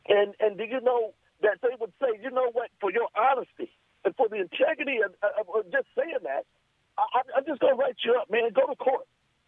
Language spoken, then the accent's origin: English; Compton, California, United States; I'm 57 years old. I grew up and I was raised in Compton.